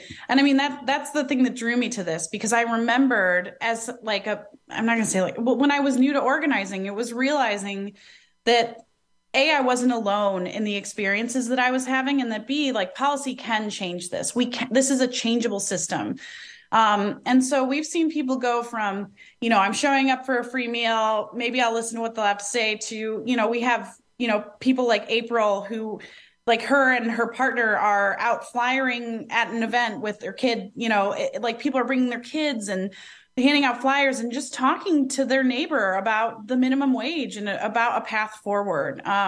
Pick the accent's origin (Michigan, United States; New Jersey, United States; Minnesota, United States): Michigan, United States; Detroit; And I'm from Detroit, you know, we've been really hit